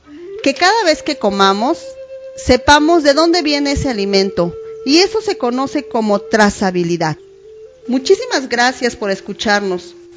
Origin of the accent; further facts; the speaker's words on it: Ixhuatlán del Café, Veracruz, Mexico; Mi pueblo se llama Ixhuatlán del Café. Está en la región montañosa central del estado de Veracruz, México.